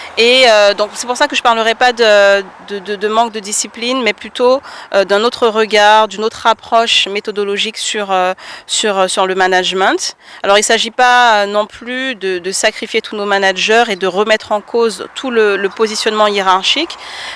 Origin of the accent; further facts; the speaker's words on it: French Guiana, France; Donc voilà, en tant que guyanaise, je pense beaucoup à eux